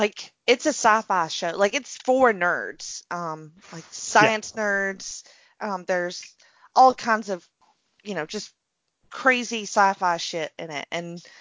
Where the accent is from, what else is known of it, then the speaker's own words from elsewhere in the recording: Alabama, United States; And I'm from Alabama, so.